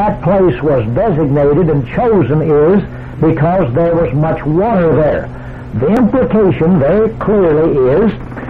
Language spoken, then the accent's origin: English; Oklahoma, United States; I was raised near the North Canadian River, south of Okemo, Oklahoma